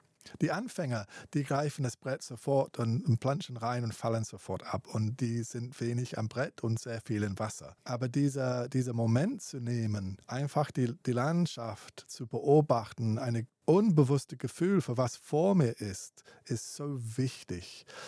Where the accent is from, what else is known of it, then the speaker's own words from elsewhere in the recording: South West England, United Kingdom; German is a second language; Ich komme aus Südwestengland und in Südwestengland, in Cornwall, alle Wellen reiten.